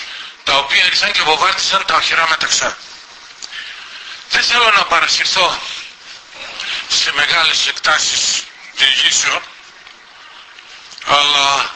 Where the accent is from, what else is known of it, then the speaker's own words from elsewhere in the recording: Stavroupoli, Eastern Macedonia and Thrace, Greece; στο χωριό μου Σταυρούπολη Ξάνθης είναι η δεύτερη γραμμή. Ακριβώς στην όχθη του Νέστου